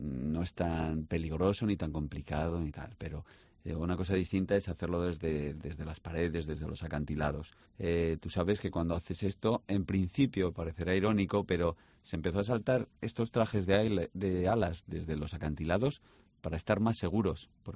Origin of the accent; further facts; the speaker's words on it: Aragon, Spain; Debe ser que soy maño